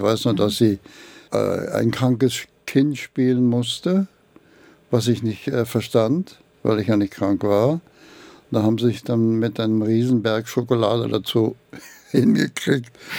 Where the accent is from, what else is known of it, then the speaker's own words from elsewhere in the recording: Berlin, Germany; Ich bin in Friedenau zuerst aufgewachsen, Steglitz. Geboren, Friedenau aufgewachsen.